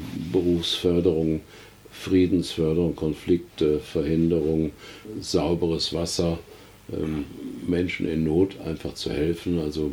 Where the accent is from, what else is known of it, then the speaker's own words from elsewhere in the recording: Bornheim, Germany; also born or lived in Lake Constance; Auch ich bin ja erst vor 8 Jahren wieder hier in meine Heimat gezogen, war viele Jahre am Bodensee